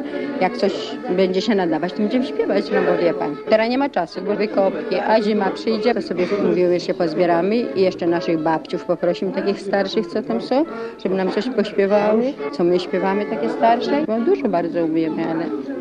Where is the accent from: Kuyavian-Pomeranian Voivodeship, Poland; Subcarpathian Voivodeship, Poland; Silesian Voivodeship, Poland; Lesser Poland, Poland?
Lesser Poland, Poland; My jesteśmy z Nowosądyckiego, koło Limanowej.